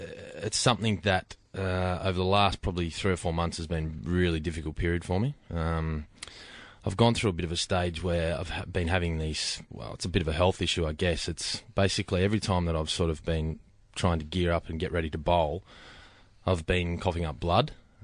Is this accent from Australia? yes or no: yes; New South Wales, Australia; apart from growing up in New South Wales as a kid.